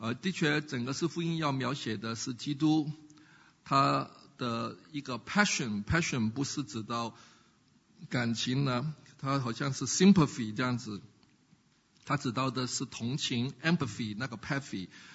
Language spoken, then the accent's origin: Chinese; China; 我告诉你，我们中国人的历史观就跟西方不同了啊